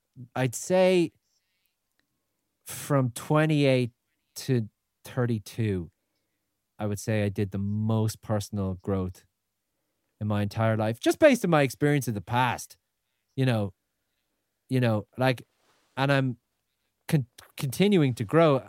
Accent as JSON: {"language": "English", "country": "Ireland", "said": "I didn't because I'm Irish and I was afraid if I go, he's mental."}